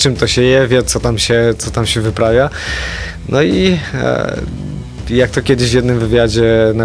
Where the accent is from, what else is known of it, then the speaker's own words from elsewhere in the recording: Zakopane, Lesser Poland, Poland; no to jest miejsce, gdzie się urodziłem, skoczni, na których się wychowałem i zawsze Zakopane będzie najbliższe memu sercu.